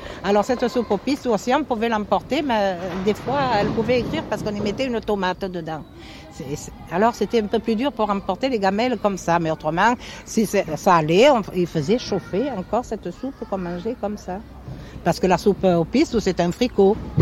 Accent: Marseille, Provence-Alpes-Côte d'Azur, France; Ils connaissent pas le poisson, mais nous qu'on le connaît, qu'on est de Marseille, on vient ici.

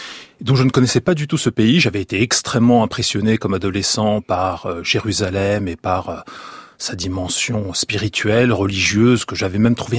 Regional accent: France; born there; Moi, je suis né en France, je suis français et je ne ressens pas de double appartenance, même si j'ai évidemment par le sort, le destin de mes parents qui ont choisi l'exil de Pologne, j'ai aussi des racines

